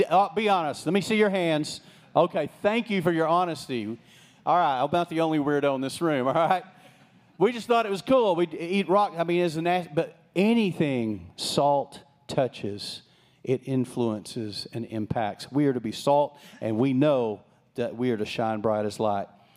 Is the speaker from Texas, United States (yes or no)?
yes; Texas, United States; Remember, I was raised in West Texas. We had no water. We had stock tanks. That was our lakes.